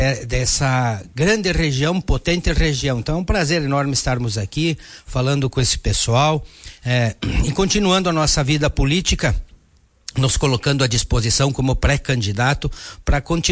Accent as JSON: {"language": "Portuguese", "town": "Vacaria", "region": "Rio Grande do Sul", "country": "Brazil", "tie": "born or raised there", "said": "Eu sou natural aqui de Vacaria, né? Nascido nessa terra, no tempo em que IP era quarto distrito de Vacaria, então sempre atuei nesta região."}